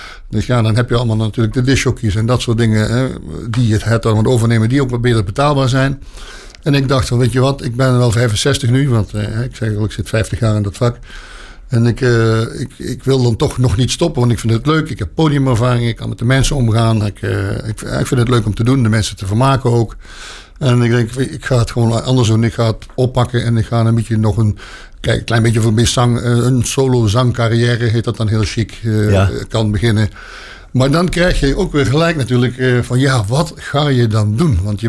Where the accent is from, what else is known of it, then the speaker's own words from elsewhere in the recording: Sittard, Limburg, Netherlands; now in Dinteloord, Netherlands; uit Dinteloord inderdaad. Geboren en getogen. Geboren niet, maar wel getogen in Limburg. In Sittard. En een jaartje 40, 35, 40 verhuisd naar West-Brabant.